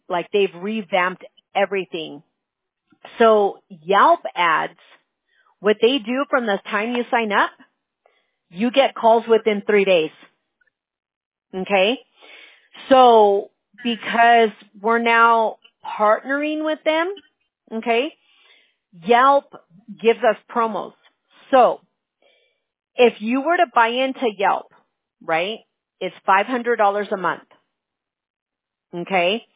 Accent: California, United States; California.

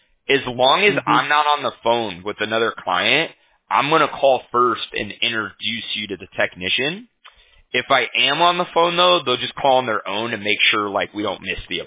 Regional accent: Huntington Beach, California, United States; We're in California. Yeah, I'm from Huntington Beach.

